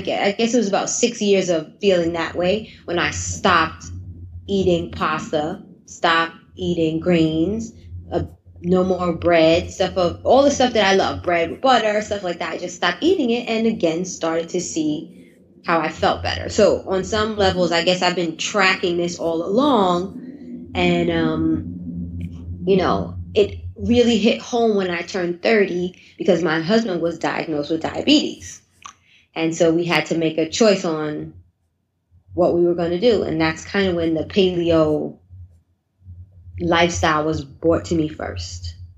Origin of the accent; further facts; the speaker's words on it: Brooklyn, New York, United States; So I grew up in Brooklyn, and my mother is from South Carolina.